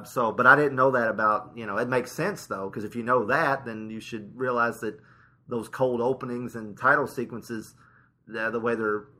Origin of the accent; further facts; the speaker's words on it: Illinois, United States; Where I grew up in Illinois, the CBS affiliate was about 70 miles away and our TV wouldn't tune into it very well.